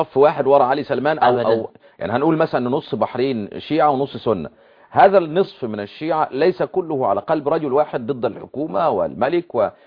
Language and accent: Arabic; Egypt; accent: Egyptian Arabic; لهجتي بالعامية المصرية معروفة ولا لا؟